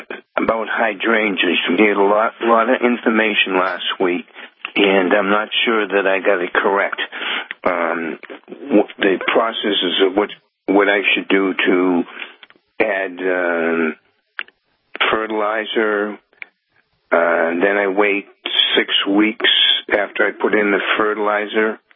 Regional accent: Woburn, Massachusetts, United States; I'd like to first say that I grew up in Woburn behind Spence Farm

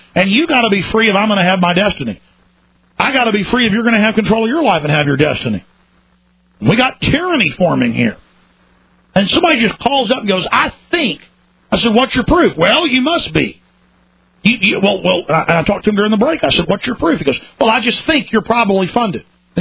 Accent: Texas, United States; I'm a Texan, folks, who doesn't like tyranny.

